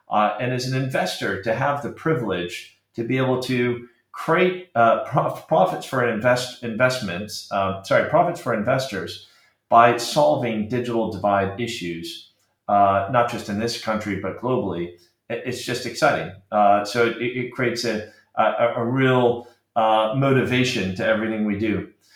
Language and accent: English; Arizona, United States; moved away as an adult; now in United Kingdom; I grew up in the States. I grew up in Arizona.